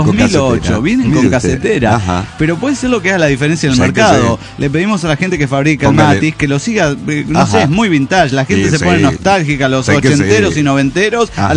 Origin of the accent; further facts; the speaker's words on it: Monterrey, Nuevo León, Mexico; de Monterrey, Nuevo León.